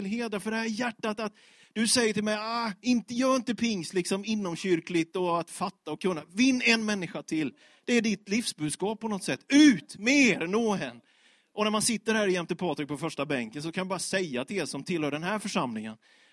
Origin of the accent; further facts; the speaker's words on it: Björkeby, Sweden; jag växte upp med UV-scout och jag har varit i Allians. Men annars är jag uppvuxen i en liten pingstförsamling. På Vischan, på den lilla orten Björkeby.